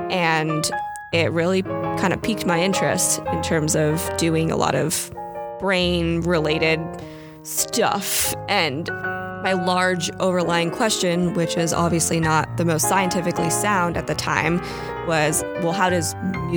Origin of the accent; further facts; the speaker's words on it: San Francisco, California, United States; I was born and raised in San Francisco.